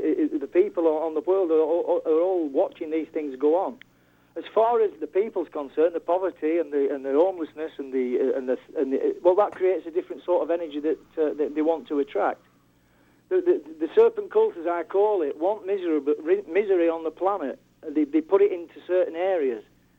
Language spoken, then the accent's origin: English; England, United Kingdom; I'm an Englishman, I've never been to New York, I don't know the layout of everything